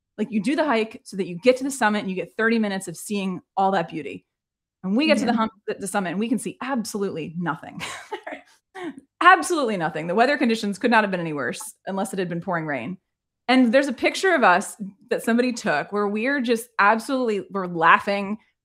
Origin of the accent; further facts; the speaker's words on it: Baltimore, Maryland, United States; and I'm born and raised in Baltimore, a lifelong Orioles fan.